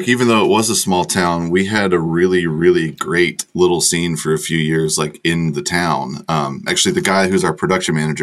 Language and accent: English; Sanford, North Carolina, United States; now in Nashville, United States; I grew up in North Carolina. This town called Sanford, which is basically like, if you look at the map, it is the exact center of the state.